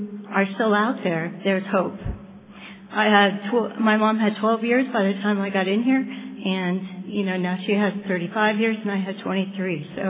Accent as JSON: {"language": "English", "town": "Houston", "region": "Texas", "country": "United States", "said": "from Houston, Texas."}